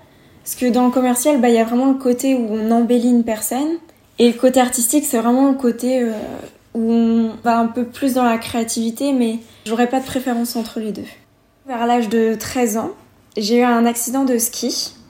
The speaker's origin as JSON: {"language": "French", "town": "Meylan", "region": "Auvergne-Rhône-Alpes", "country": "France", "said": "j'ai 21 ans. Je suis originaire de Meylan"}